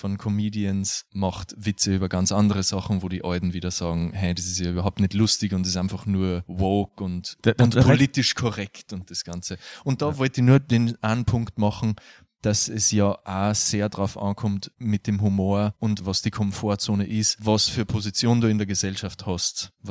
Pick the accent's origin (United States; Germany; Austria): Austria; ich bin ja in Österreich aufgewachsen